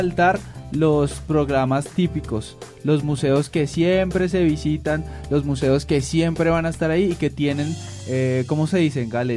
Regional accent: Bogotá, Colombia; los que somos de Bogotá pero no hemos ido a todos estos museos?

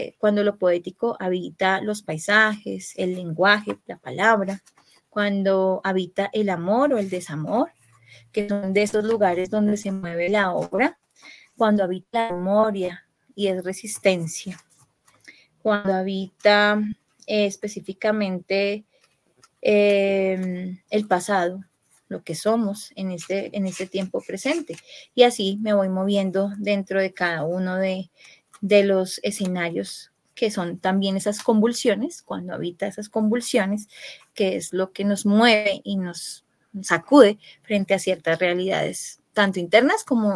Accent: Soacha, Cundinamarca, Colombia; also born or lived in Bogotá; Yo nací en Bogotá, pero desde bebé vivo en el municipio de Soacha.

